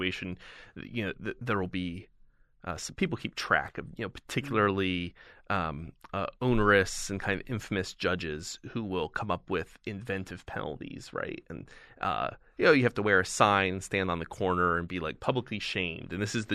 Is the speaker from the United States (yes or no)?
yes; New Jersey, United States; And I think my home state, I live in New Jersey.